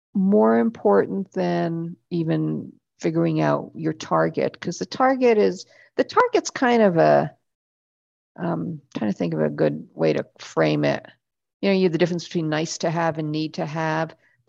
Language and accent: English; Canada; I'm Canadian.